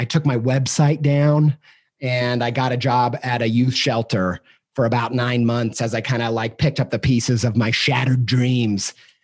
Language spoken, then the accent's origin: English; Midwest, United States; And I felt like, you know, I'm from the Midwest, and we have this great patron saint of the Midwest.